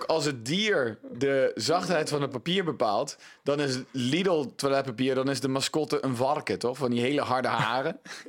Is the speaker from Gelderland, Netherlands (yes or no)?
yes; Gelderland, Netherlands; Ik kwam uit Gelderland, niet uit Brabant.